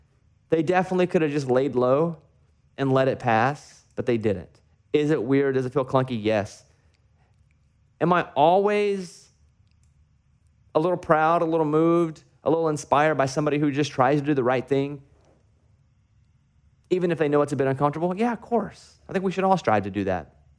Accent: Arkansas, United States; And listen, I grew up in Arkansas, right?

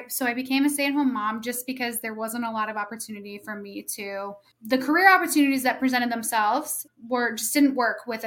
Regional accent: New York, United States; And then I started hanging out with a bunch of stay-at-home moms in Tennessee, and I'm from New York.

